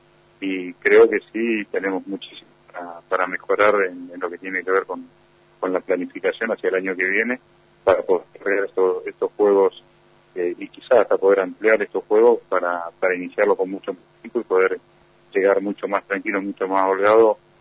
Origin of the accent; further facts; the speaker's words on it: Pico Truncado, Santa Cruz, Argentina; No, en este momento, porque yo soy nativo de Pico Truncado, estoy viajando constantemente a Gallego para realizar las tareas